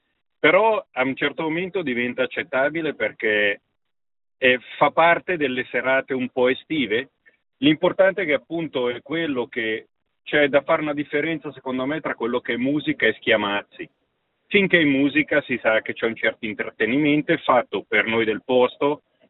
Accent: Locarno, Ticino, Switzerland; now in Minusio, Switzerland; anch'io uno dei tanti del Locarnese, ormai nato e cresciuto a Locarno

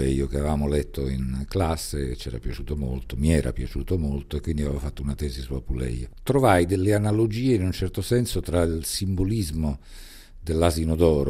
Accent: Rome, Lazio, Italy; born there; vengo da una famiglia mista, nel senso che mio padre è di Bologna e mia madre è di Roma. Io sono nato a Roma, ma poi mio padre lavorava in banca, quindi abbiamo girato un po' mezza Italia, se non tutta Italia. Sono cresciuto un po' qua e un po' là.

